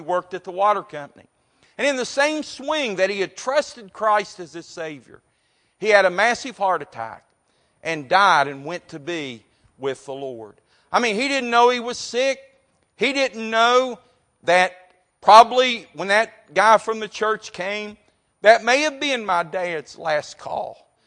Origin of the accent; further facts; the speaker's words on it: Montgomery, West Virginia, United States; when I grew up in Montgomery, West Virginia, about 50 miles from here.